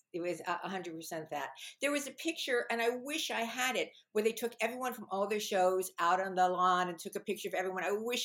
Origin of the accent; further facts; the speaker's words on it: Fairfax, United States; But the grew up in Fairfax, and everyone from Fairfax, they thought they were from New York. And at one point, I took speech lessons to get rid of a New York accent.